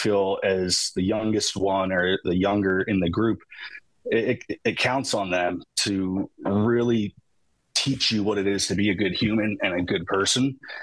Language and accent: English; Levittown, Pennsylvania, United States; I am from Levittown, Pennsylvania. I am the second youngest of six.